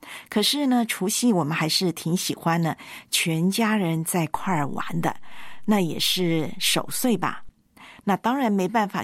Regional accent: Taiwan; 在我的家乡台湾

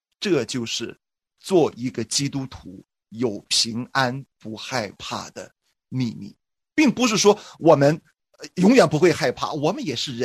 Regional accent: China

